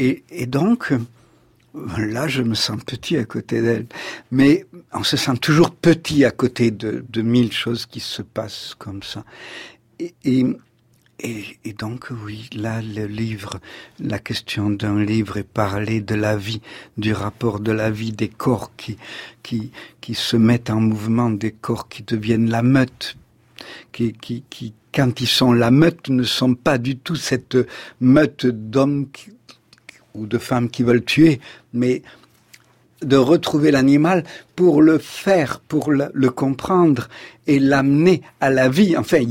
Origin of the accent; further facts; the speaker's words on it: Nice, Provence-Alpes-Côte d'Azur, France; born there; je suis né à Nice